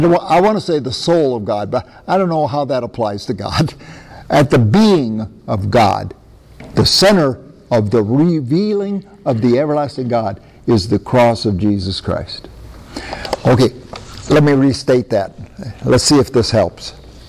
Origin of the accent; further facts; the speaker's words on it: Iowa, United States; born there; I was born in Iowa with a farmer named Garth.